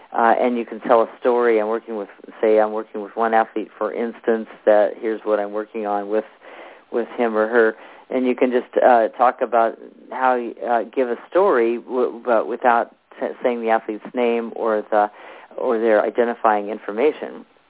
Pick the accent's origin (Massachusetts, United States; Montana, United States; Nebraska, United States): Nebraska, United States; Omaha; born there; Actually, last weekend she was at the Omaha, Nebraska, which is actually my hometown where I was born, and she was there.